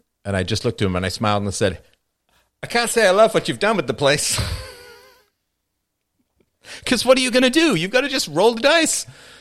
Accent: England, United Kingdom; because I grew up in England

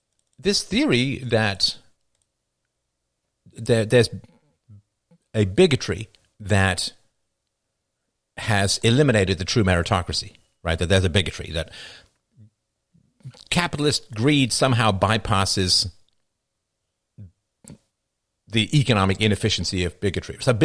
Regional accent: England, United Kingdom; I mean, I grew up in England, right?

